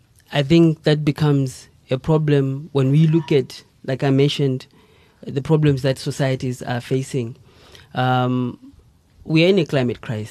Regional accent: North West, South Africa; I'm from the Northwest Province

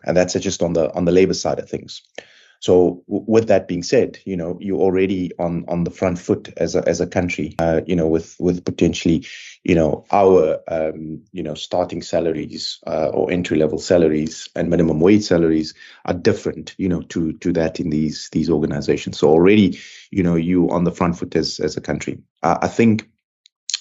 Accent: South Africa; moved away; And I said, oh, out of South Africa, and, you know, this is what I'm doing in country.

